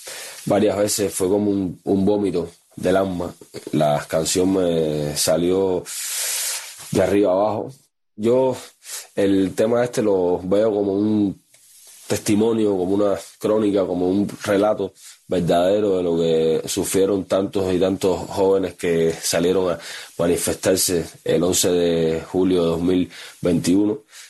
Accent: Havana, Cuba; Yo soy de La Habana, de un barrio de La Habana que se llama El Cerro. Vivía en un solar donde vivía y vive hoy por hoy casi toda la familia. Crecí en la calle

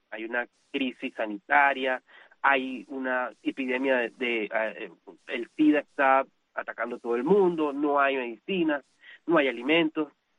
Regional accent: Venezuela; la idea es que nosotros tengamos como venezolanos que luchar lo suficiente

